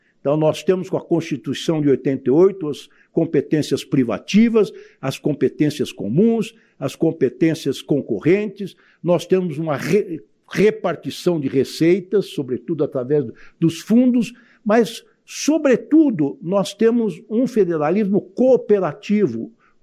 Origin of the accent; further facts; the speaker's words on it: São Paulo, Brazil; como nós paulistas, né, doutor Sarrubo, chamamos